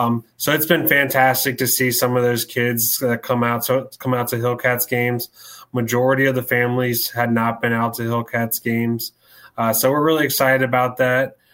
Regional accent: Richmond, Virginia, United States; working as a game day staff where I was raised in Richmond, Virginia.

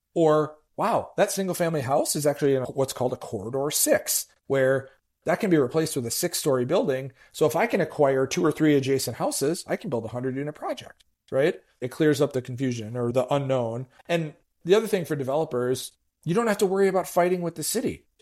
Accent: Madison, Wisconsin, United States; I'm going to say my hometown, Madison, Wisconsin.

